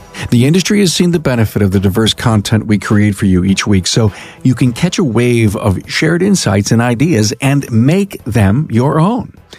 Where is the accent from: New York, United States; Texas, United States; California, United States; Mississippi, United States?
New York, United States; Buffalo; I'm from Buffalo. I think you all know that.